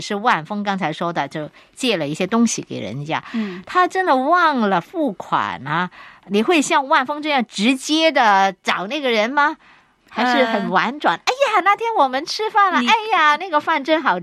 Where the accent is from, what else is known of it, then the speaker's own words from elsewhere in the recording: Hong Kong; 因为我们香港人的特色是常常一块去吃饭